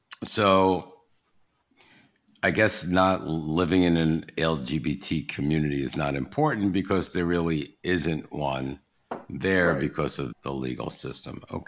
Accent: New York City, New York, United States; I mean, I come from New York City, so many Puerto Rican people live in New York City.

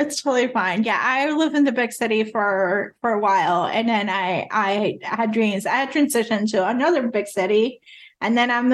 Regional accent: New York, United States; which is strange because I came from New York where it has all these like amazing food.

